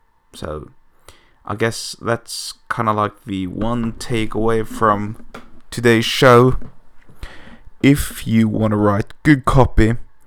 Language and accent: English; Norway; English is a second language; I'm from Norway, it's a very cold and remote and pretty much dark country.